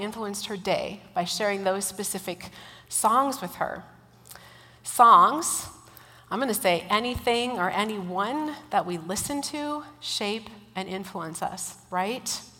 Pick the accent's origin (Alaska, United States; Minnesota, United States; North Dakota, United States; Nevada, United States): Minnesota, United States; Pelican Rapids; a gospel-centered church in my hometown, which is Pelican Rapids, Minnesota. 2,000 people live there. It's as cute as it sounds.